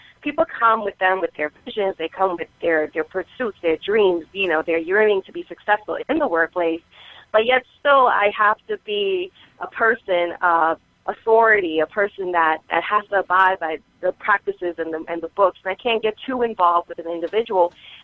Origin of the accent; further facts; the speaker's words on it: New York City, New York, United States; I'm actually from New York City.